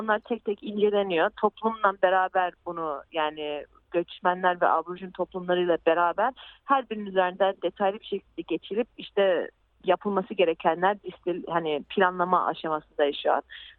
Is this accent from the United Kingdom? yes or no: yes; Shepperton, South East England, United Kingdom; Shepperton, hani ben burada doğdum büyüdüm